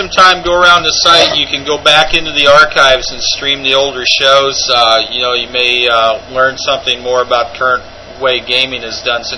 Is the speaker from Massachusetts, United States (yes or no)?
no; Illinois, United States; now in Indianapolis, United States; I'm from Illinois, but going up to Indianapolis, I found it was a real nice city.